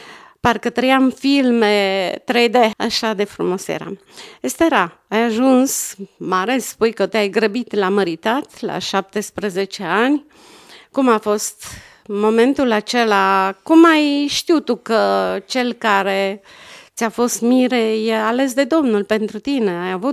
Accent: Banat, Romania; E o surpriză pe care mi-o face acum și eu sunt din Banat.

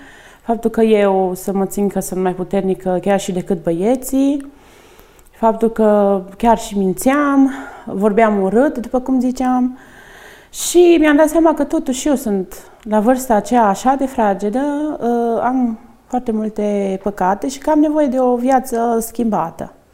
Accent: Săliște, Sibiu County, Romania; Da, în Săliște. Eu sunt din Săliște.

